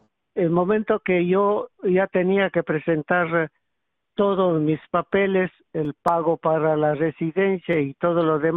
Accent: Ecuador; now in United States; yo soy un inmigrante ecuatoriano que entré aquí en el 76, la primera vez. Okay. Luego fui deportado, regresé en diciembre del 88.

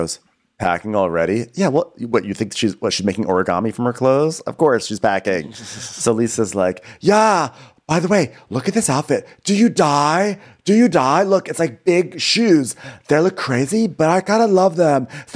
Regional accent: New York, United States; I can say Amityville because I'm from New York.

